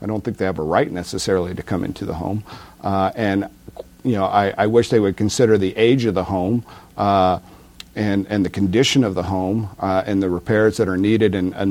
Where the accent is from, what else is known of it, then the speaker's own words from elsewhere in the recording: Anchorage, Alaska, United States; born there; I'm running for seat H, Eastside Anchorage. I was born in Anchorage in 1963. I graduated from Bartlett High School in 1982